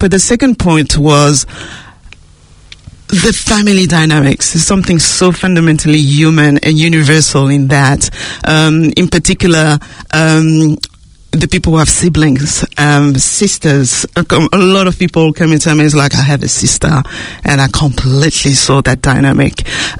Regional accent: Martinique, France; English is a second language; moved away as an adult; also born or lived in London; now in New Zealand; Look, I'm from Martinique, the French-speaking Caribbean, and I moved here in Aotearoa in 2017

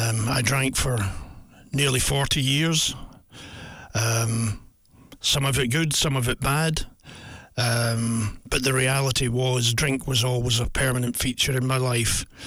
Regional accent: Scotland, United Kingdom; now in New Zealand; I'm not a real Kiwi. Well, I've been in New Zealand 27 years, but I, you know, in growing up in Scotland

